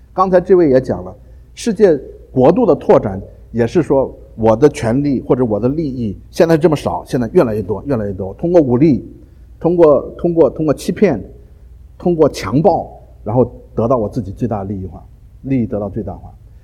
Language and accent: Chinese; Henan, China; 因为我也是河南人